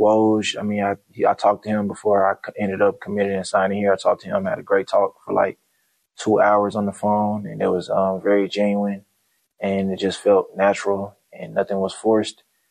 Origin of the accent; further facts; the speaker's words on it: Memphis, Tennessee, United States; also born or lived in Nigeria; Growing up, I'm from Memphis. I was raised in Memphis, but I was born in Nigeria. Came to Memphis when I was about 3 months old, around that age.